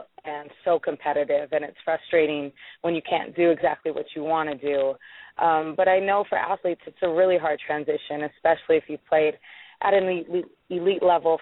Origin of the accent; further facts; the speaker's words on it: Honolulu, Hawaii, United States; Well, born and raised in Honolulu, Hawaii. Fortunately, that is a big volleyball state.